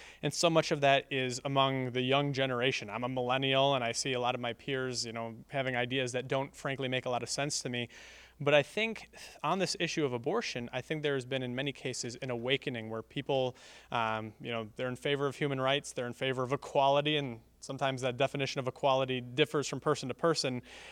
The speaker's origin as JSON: {"language": "English", "town": "Madison", "region": "Wisconsin", "country": "United States", "said": "Well, I come from Madison, Wisconsin, which I think has got to be one of the most abortion-friendly communities in the United States of America."}